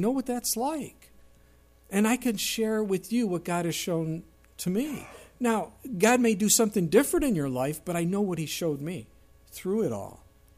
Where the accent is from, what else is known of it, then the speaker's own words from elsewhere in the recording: Southern United States, United States; Well, I'm a Southerner, but that is not a comfort, my friend.